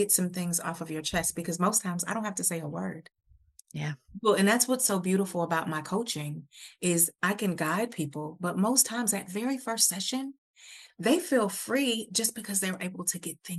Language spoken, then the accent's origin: English; Milwaukee, Wisconsin, United States; next week, I'm going to Milwaukee, which is my hometown.